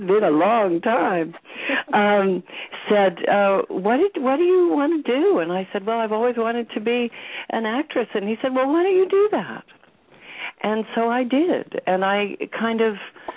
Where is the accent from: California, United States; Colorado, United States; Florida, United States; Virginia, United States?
California, United States; the other thing is that I grew up in California, and the movies were acting to me then.